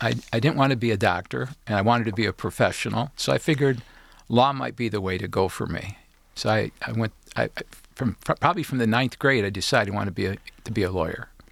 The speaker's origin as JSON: {"language": "English", "town": "Dearborn Heights", "region": "Michigan", "country": "United States", "tie": "born or raised there", "said": "Grew up in Dearborn Heights. I have two brothers that are twins, 2 years younger than me. My dad worked in a factory, Ford Motor Company, the parts depot in Livonia."}